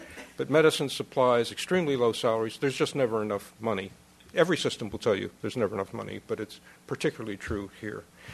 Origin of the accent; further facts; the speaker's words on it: Ohio, United States; a country the size of my home state, Ohio.